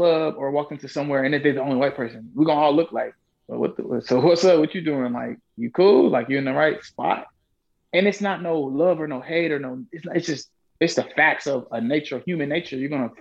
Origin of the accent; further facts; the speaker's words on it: Killeen, Texas, United States; this is my first time outside of Texas. I'm born and raised in Killeen. So it's my first time like out.